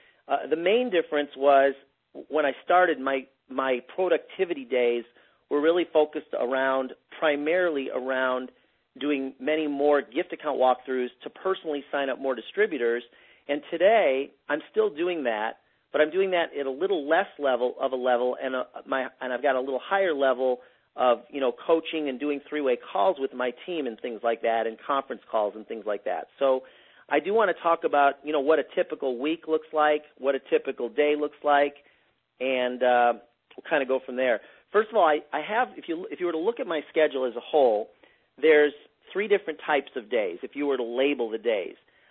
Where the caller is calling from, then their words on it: Phoenix, Arizona, United States; I am calling in from Phoenix, Arizona tonight.